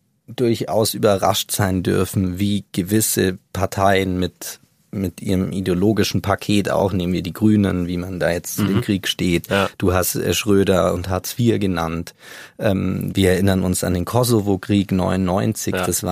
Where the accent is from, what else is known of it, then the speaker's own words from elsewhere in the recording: Bavaria, Germany; born there; ich komme gebürtig aus dem Allgäu.